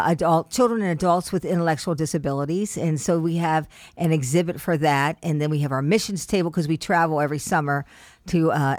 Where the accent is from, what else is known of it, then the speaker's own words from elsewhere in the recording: Indiana, United States; because I was raised in Indiana in a very, very conservative home.